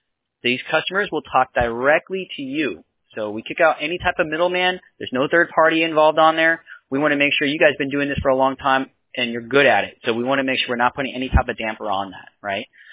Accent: United States; I like the American flag, man. I'm American myself.

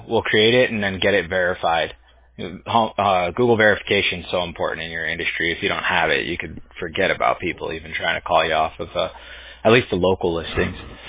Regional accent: Huntington Beach, California, United States; I'm from Huntington Beach originally, but we're located in Newport Beach, our company

